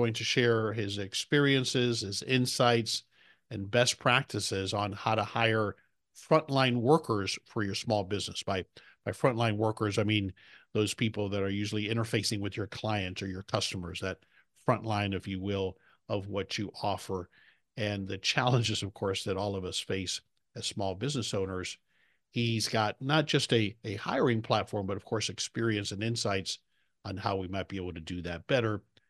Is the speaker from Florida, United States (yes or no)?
yes; Florida, United States; also born or lived in Dallas, Texas; I live in Florida now. Well, I grew up in Florida, but I spent 31 years in the Dallas, Texas area, Dallas, Fort Worth area, rather.